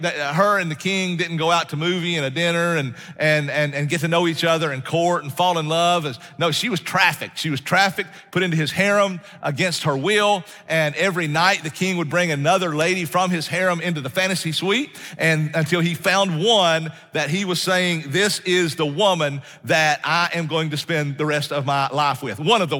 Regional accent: North Carolina, United States; And that's what I grew up skiing in North Carolina."

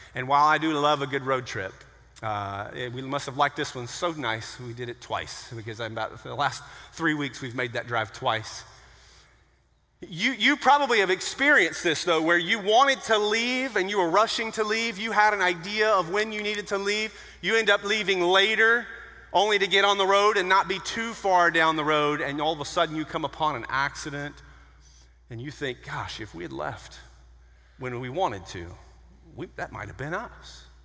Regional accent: Johnson City, Tennessee, United States; also born or lived in Southern California; moved here from Southern California. Before you judge me hard, if you weren't here a few weeks ago, I grew up in Johnson City, Tennessee. So in some ways, I'm almost coming back home

